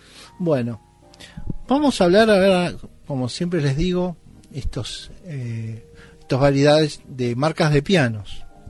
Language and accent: Spanish; Lanús, Buenos Aires Province, Argentina; now in Lomas de Zamora, Argentina; allá en Lanús, porque yo soy un groncho de Lanús, ahí vivo, vivo en Lomas, pero soy de allá de Lanús